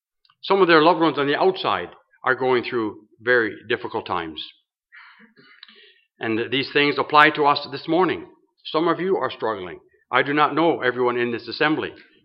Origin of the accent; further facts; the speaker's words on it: London, United Kingdom; I mentioned that I was from London